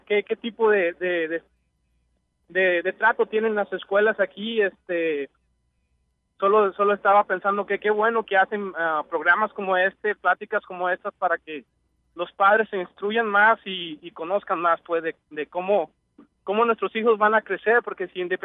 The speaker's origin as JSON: {"language": "Spanish", "country": "Mexico", "said": "yo sí creo que tan solo por el hecho de saber que somos mexicanos"}